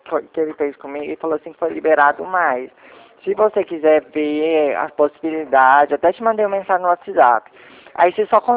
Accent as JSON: {"language": "Portuguese", "town": "Ribeirão Preto", "region": "São Paulo", "country": "Brazil", "said": "Isso, sou de Ribeirão Preto mesmo."}